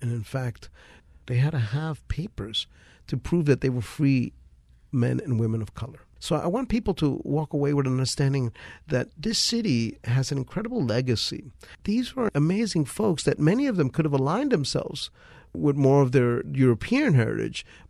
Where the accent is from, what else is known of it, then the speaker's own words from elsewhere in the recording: Ecuador; I'm a mestizo. I'm mixed race. I'm Spanish. I'm also indigenous. I'm from Ecuador, so I have Andean native Ecuadorian blood. And I also have German.